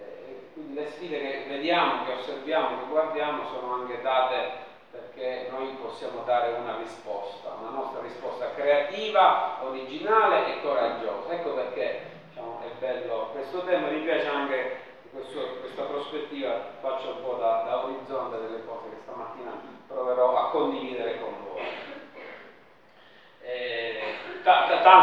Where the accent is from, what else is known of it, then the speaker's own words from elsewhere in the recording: Agrigento, Sicily, Italy; io vengo dalla diocesi di Agrigento, quindi la conoscevo già l'associazione